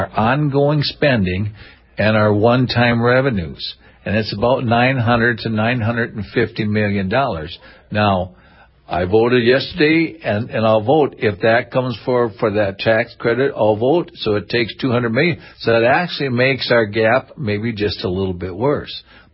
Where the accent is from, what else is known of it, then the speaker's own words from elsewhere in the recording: Carrington, North Dakota, United States; Now, is that fair to my hometown of Carrington that the state's calling the shots for them?